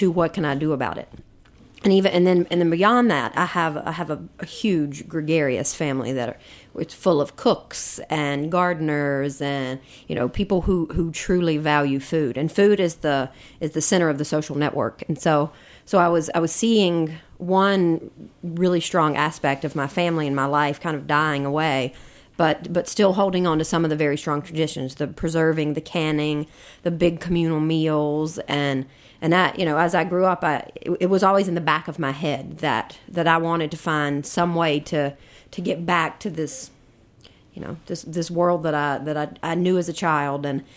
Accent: North Carolina, United States; So essentially, I'm from Eastern North Carolina. I grew up in a rural county. It was a farming community.

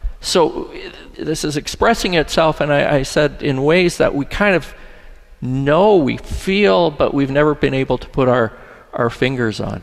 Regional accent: Canada; I grew up in Canada

